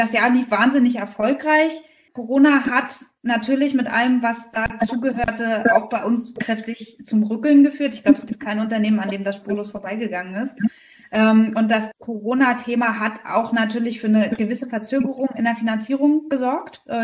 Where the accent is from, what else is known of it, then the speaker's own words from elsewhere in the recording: Berlin, Germany; now in Rostock, Germany; ich bin ja kein gebürtiger Fischkopf, sondern ich komme eigentlich aus Berlin. Aber bin ja 2014 nach Rostock gezogen.